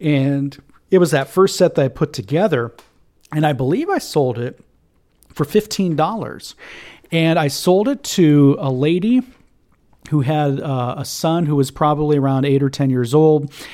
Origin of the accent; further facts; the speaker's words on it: Florida, United States; growing up in Florida and not having a ton of hockey cards around here